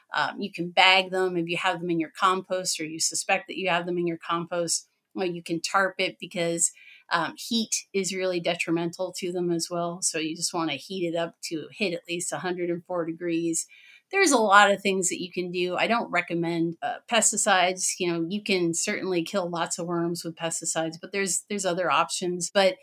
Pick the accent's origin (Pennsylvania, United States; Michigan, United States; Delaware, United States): Pennsylvania, United States; now in Wisconsin, United States; I'm in Wisconsin. I'm originally from Pennsylvania.